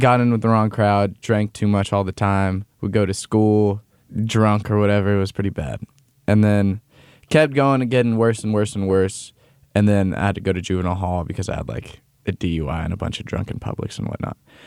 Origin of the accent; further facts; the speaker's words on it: Loomis, California, United States; because I grew up in Loomis